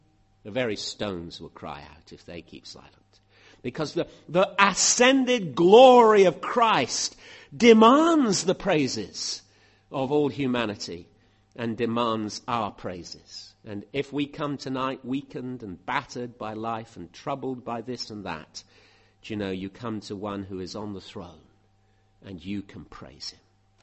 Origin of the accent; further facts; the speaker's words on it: Bath, South West England, United Kingdom; I'm from Bath. You're probably from all sorts of other places.